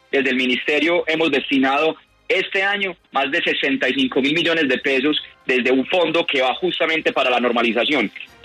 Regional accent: Medellín, Antioquia, Colombia; yo nací, me crié, estudié en Medellín. Viví en Medellín por cerca de 20 años, soy de familia antioqueña tanto por el lado paterno como por el lado materno. Mis papás viven en Medellín.

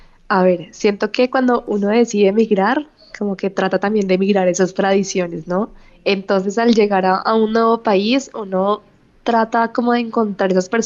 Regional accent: Barrancabermeja, Santander, Colombia; aunque soy oriunda de Barranca Bermeja, Santander, mi familia es caleña

